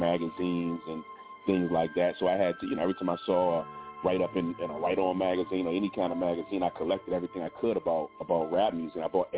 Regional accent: Virginia, United States; And I'm not a New Yorker, I'm from Virginia.

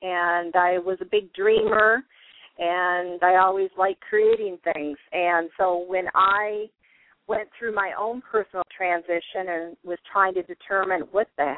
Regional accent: Midwest, United States; Well, my husband and I grew up in Midwest, middle-class families during the 50s and 60s

